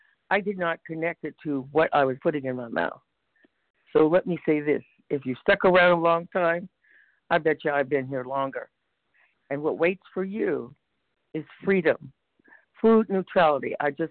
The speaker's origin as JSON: {"language": "English", "region": "California", "country": "United States", "said": "from Northern California"}